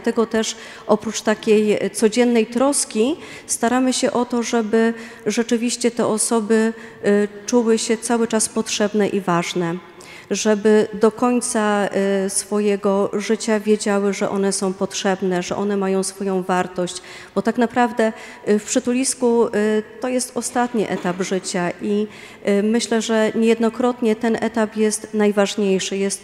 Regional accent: Pleszew, Greater Poland Voivodeship, Poland; born there; bo urodziłam się całkiem niedaleko stąd, w Pleszewie.

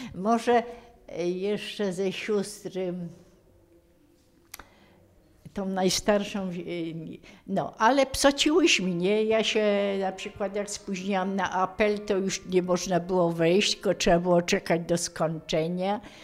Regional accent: Kalisz, Greater Poland Voivodeship, Poland; born there; No i ja też urodziłam się w Kaliszu, kocham Kalisz

